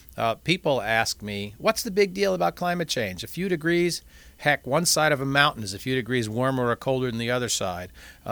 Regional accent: Long Island, New York, United States; and I grew up on Long Island, and the South Shore of Long Island is a wash, sandy beach

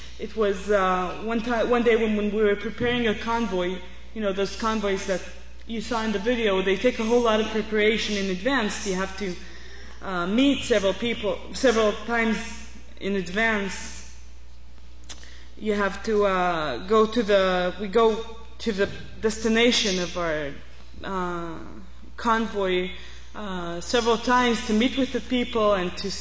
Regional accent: Israel; You know, I grew up on Zionism. My family is a good Zionist family, Israeli-Jewish family. And I never had any idea about the implications that Zionism had for the people around me, for Palestinians living just 5 minutes from where I live.

